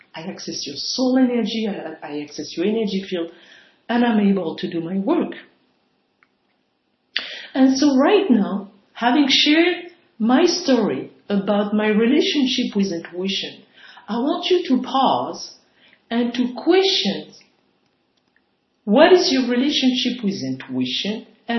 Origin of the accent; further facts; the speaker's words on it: France; I was raised in France and I was raised Catholic.